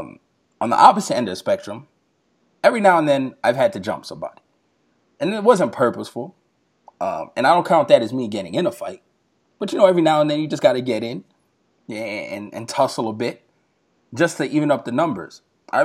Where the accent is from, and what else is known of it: New York, United States